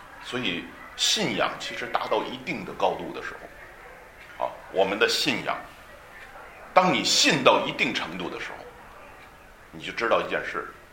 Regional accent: China; 我也是中国人，所以我也懂得这个道理啊。

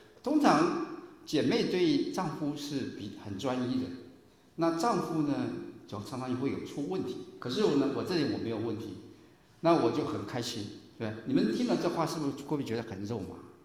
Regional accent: Taiwan; 从前我是从台湾来的，我们在台湾，在我念书的那个时候呢

